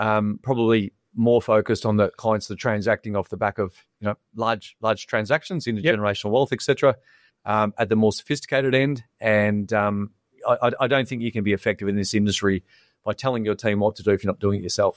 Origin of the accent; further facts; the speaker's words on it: Perth, Western Australia, Australia; growing up in Perth with amazing weather, it was pretty much picking up every ball since I can remember.